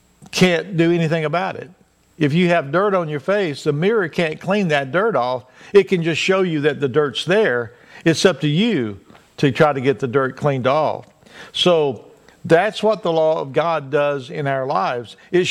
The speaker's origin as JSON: {"language": "English", "region": "Texas", "country": "United States", "tie": "born or raised there", "said": "as a kid growing up in Texas, out in West Texas, I remember we never locked the doors."}